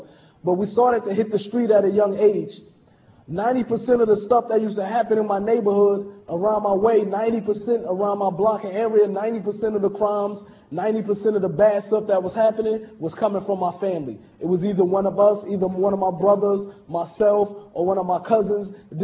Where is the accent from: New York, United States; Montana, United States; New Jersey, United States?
New Jersey, United States; Newark; born there; I was born in Newark, New Jersey, to an African-American father, a Puerto Rican and Cuban mother.